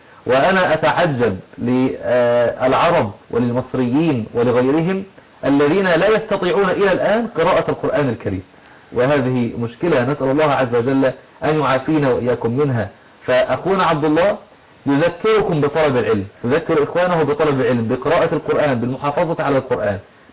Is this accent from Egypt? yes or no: yes; Egypt; نحن عندنا في مصر وفي غيرها من بلاد المسلمين الكتب في البيوت ولكن لا يقرأ فيها أحد.